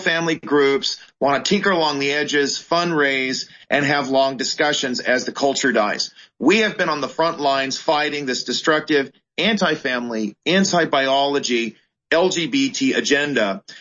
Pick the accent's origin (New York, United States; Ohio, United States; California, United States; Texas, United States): California, United States; Torrance; I am an American, proud American, born and raised here in Torrance, California.